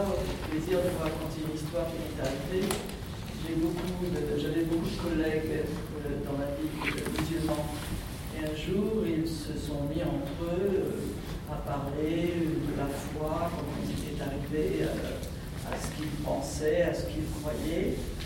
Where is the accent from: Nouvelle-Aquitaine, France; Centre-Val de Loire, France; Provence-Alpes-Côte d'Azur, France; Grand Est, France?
Nouvelle-Aquitaine, France; Bordeaux; surtout au fait que je suis bordelaise